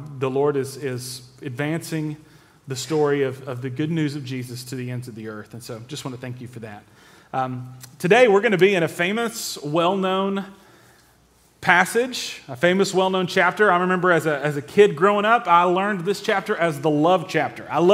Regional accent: Wilmore, Kentucky, United States; I come from Wilmore, Kentucky. I live down the road, not too far, about an hour and a half, in just outside of Lexington in Wilmore, Kentucky.

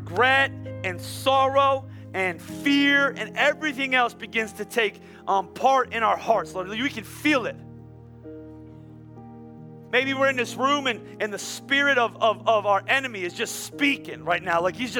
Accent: Pennsylvania, United States; but I can't backtrack because I'm from Pennsylvania and I don't know how to hike.

